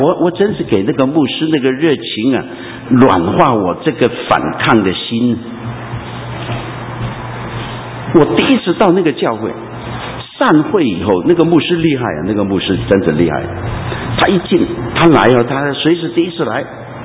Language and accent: Chinese; Guangdong, China; 我是广东人嘛，我们广东人那个头脑一流啊